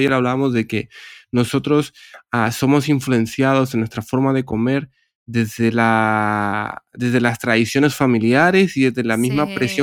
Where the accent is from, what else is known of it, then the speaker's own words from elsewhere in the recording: Honduras; yo soy hondureño y yo recuerdo, me como un café con un pan especial que hay en Honduras